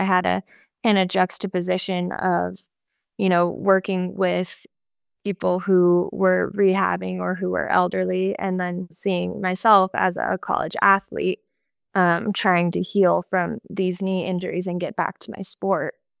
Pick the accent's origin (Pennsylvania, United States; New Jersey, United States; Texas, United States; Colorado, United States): Colorado, United States; I'm just from Colorado and it was not my cup of tea.